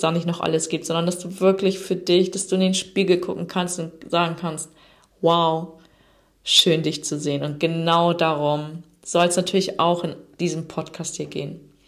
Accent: Germany; ich komme aus der Nähe von Bremen, bin 85er Baujahr

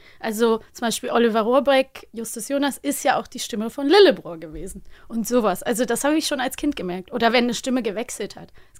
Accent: Cologne, North Rhine-Westphalia, Germany; sind wir dann zu Saturn in Köln gefahren, wo ich herkomme.

